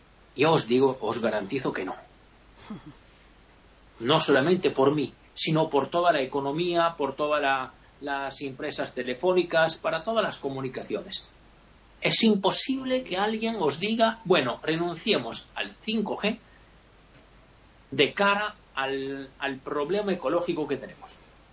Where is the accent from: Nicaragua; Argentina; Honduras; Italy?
Italy; Yo me considero un italiano medio. Medio bajo, bueno.